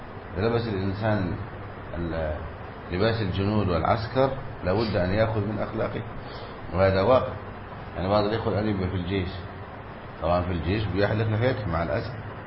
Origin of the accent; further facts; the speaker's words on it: Egypt; يعني عندنا في مصر يقولوا على الحديد أو باع الحديد